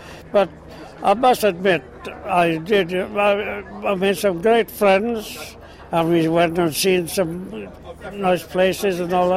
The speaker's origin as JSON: {"language": "English", "region": "Wales", "country": "United Kingdom", "said": "The Scots, there was I'm Welsh, and they couldn't understand me."}